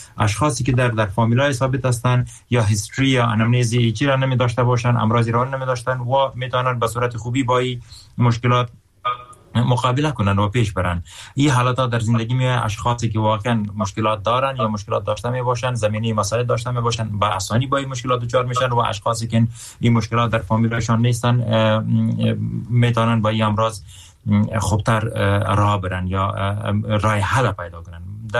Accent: Afghanistan; من افغان هستم

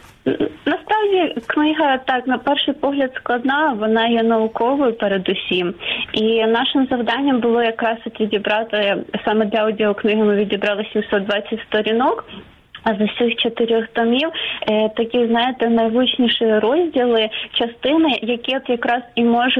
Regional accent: Kyiv, Ukraine; ні, я не з Криму, я киянка.

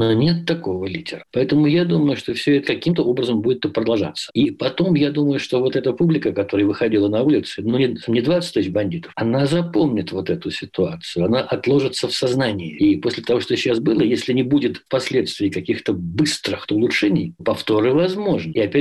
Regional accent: Kazakhstan; Да и вообще мы, казахи, сам хотим жить, как минимум, где-то в полуевропе.

